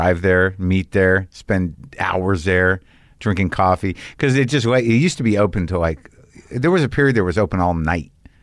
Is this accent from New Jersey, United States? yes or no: no; New Mexico, United States; New Mexico. But I mean, they're from Jersey. I'm genetically Jersey.